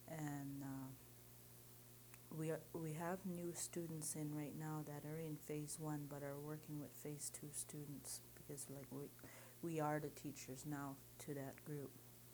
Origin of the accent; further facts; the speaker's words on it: Ontario, Canada; born there; I was born on the Cape Croker Indian Reservation.